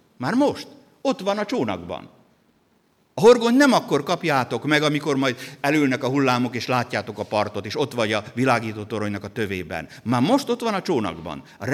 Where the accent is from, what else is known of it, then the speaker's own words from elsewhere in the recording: Slovakia; nekünk ez nagyon-nagyon sokat jelentett, hogy felvidéki magyar vagyok